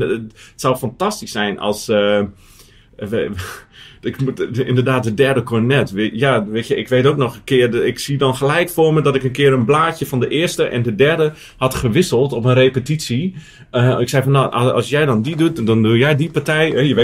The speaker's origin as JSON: {"language": "Dutch", "region": "Groningen", "country": "Netherlands", "said": "Ik kom uit Groningen, uit het platteland, zoals je hoort."}